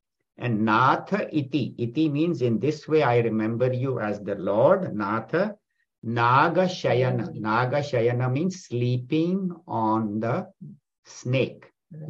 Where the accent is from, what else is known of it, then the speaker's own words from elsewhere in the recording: Mumbai, Maharashtra, India; I remember growing up in Bombay